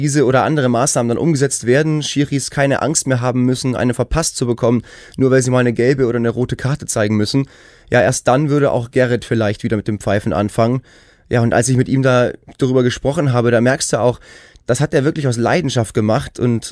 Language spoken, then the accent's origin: German; North Rhine-Westphalia, Germany; auch bei uns im Ruhrgebiet, in Essen, Dortmund oder auch Bochum